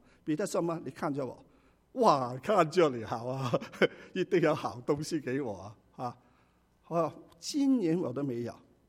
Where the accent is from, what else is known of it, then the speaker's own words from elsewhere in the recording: China; 这里不是说我们中国人想的你去拜观音啊